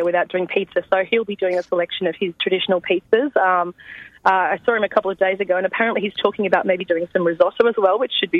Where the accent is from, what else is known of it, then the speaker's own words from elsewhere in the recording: Sydney, New South Wales, Australia; I'm from Sydney, and I worked in a very well-known Italian restaurant in Sydney. I'm actually a sommelier